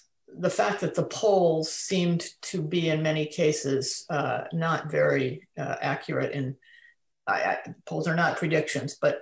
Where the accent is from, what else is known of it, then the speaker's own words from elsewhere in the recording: Nebraska, United States; And my home state of Nebraska has given 1 electoral vote of its 5 to Joe Biden.